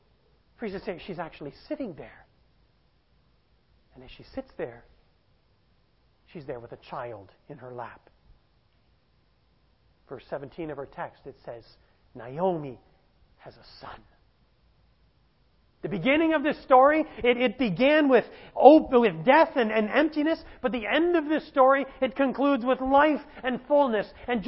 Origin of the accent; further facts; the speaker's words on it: Canada; My family, I'm from Canada, they were all in Canada.